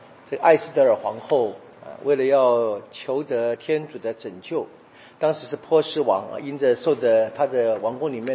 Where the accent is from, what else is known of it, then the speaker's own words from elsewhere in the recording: China; 我们中国人说己所不欲勿施于人嘛